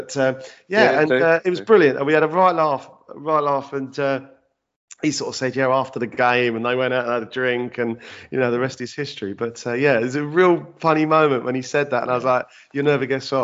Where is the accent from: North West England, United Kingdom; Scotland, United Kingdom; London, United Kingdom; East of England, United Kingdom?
London, United Kingdom; I was the mascot because I grew up in South East London.